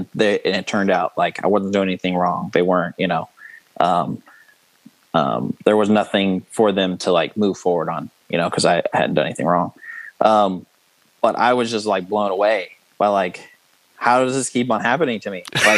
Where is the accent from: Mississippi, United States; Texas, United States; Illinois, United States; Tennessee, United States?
Texas, United States; growing up in Texas, and I think it's because we were in a smaller town.